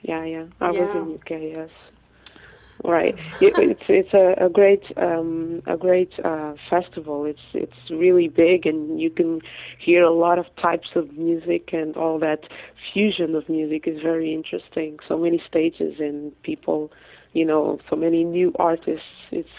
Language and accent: English; Lisbon, Portugal; No, actually I grew up in Portugal because my parents emigrated to Lisbon when they were like 20 years old, and they got married there, and I was born there already. So I grew up there.